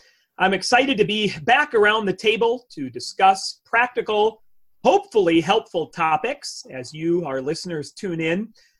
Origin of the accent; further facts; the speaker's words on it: Winchester, Kansas, United States; from Winchester, Kansas.